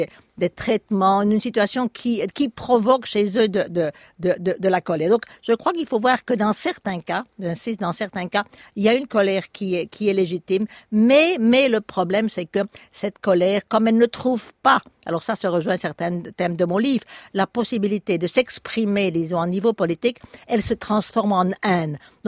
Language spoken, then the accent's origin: French; Belgium; now in United Kingdom; j'ai quitté la Belgique il y a 40 ans au moins, et j'ai vécu dans beaucoup d'endroits. Je vis depuis les années 70 en Grande-Bretagne